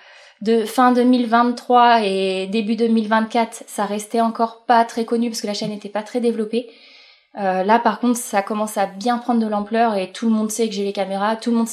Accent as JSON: {"language": "French", "town": "Mortagne-au-Perche", "region": "Normandy", "country": "France", "tie": "born or raised there", "moved": "as an adult", "lives_now": "Toulouse, France", "said": "j'ai 31 ans, je suis originaire de l'Orne puisque j'ai grandi à Mortagne-au-Perche et j'ai vécu toute ma vie en Normandie à l'exception de cette année où je viens de m'expatrier sur Toulouse."}